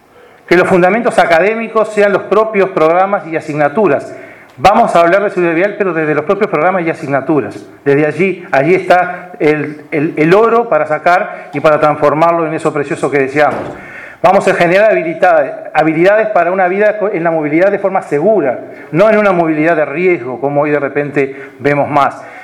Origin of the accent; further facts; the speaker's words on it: Uruguay; el enamoramiento de la democracia que tenemos como uruguayos